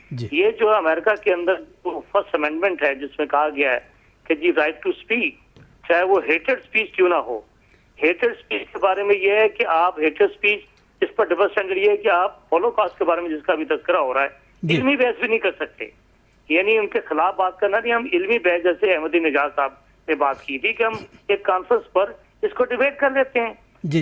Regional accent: Pakistan; میں تصدیق کر دوں میرا تعلق پاکستان سے

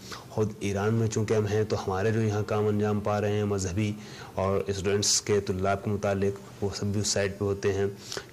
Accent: India; چونکہ ہم ہندوستانی ہیں اور اردو زبان ہے

